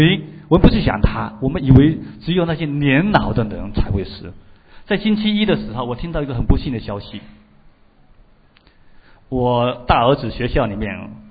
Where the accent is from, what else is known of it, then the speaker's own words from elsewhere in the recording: China; 死对我们中国人来说呢是非常避讳的